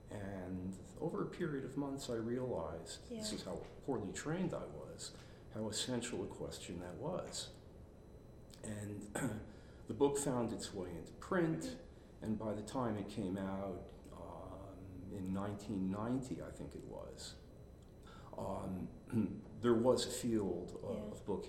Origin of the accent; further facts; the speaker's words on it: United States; The what was probably the product of growing up in a middle-class American Jewish household